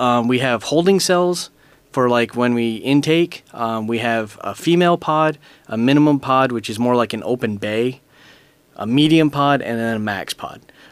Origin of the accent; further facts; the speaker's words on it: New York, United States; Okay, so I come from New York originally. I am not from here. My wife is. My wife's from this area. And before we moved down here, I was born and raised in New York.